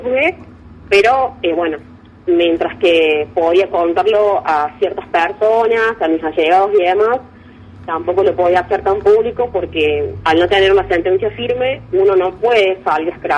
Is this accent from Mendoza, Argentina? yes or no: no; Córdoba, Argentina; now in San Vicente, Argentina; yo soy de Córdoba Capital, actualmente, bueno, estoy viviendo en San Vicente.